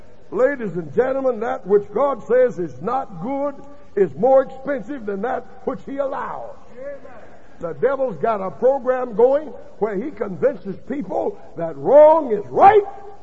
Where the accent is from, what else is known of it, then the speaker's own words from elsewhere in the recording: the South, United States; I love greens. I'm from the South. A lot of folk don't even know what they are up north.